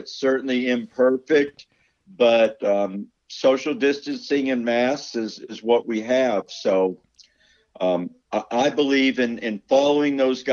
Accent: East Coast, United States; moved away as an adult; now in Spokane, United States; I grew up on the East Coast. I moved to the Spokane area about 20 years ago.

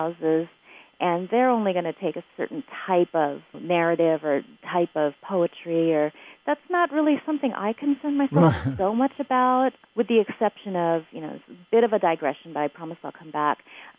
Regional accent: California, United States; I grew up here in the Bay Area, which is much, much different from these larger centers of publishing power in this country, right?

